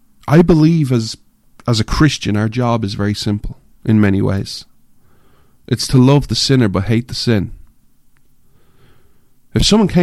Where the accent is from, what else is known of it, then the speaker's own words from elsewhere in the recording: Ireland; Because I'm an Irishman, I grew up in Ireland, I'm an outsider.